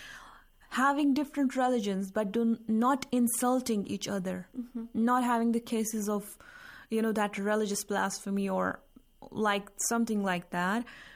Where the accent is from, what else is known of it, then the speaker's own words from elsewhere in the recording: India; But since I come from India